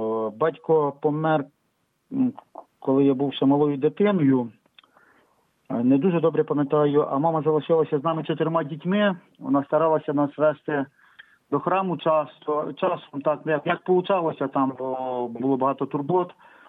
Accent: Nesterivtsi, Khmelnytskyi Oblast, Ukraine; born there; Я народився в селі Нестерівці Дунаєвецького району Хмельницької області, а батьки мої були з Голозубинець.

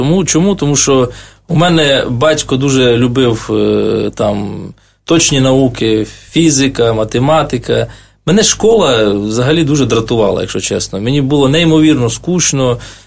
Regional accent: Vynohradiv, Zakarpattia Oblast, Ukraine; А я з Закарпатської області, з міста Виноградів.

